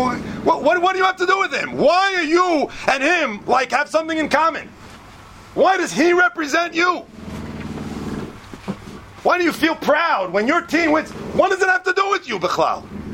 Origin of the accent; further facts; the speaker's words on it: New York, United States; Because this is my team. Because I'm from New York. Because this is where I identify with.